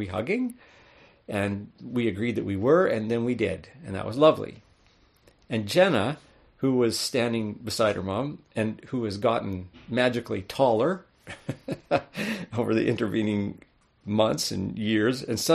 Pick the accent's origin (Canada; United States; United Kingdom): Canada; And hey, we're Canadian, so we're pretty good at saying we're sorry, right?